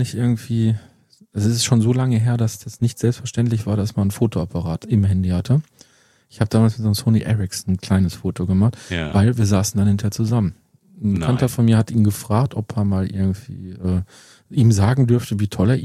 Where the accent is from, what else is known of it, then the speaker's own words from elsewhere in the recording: Herne, North Rhine-Westphalia, Germany; born there; Ja, ich bin in Herne geborenen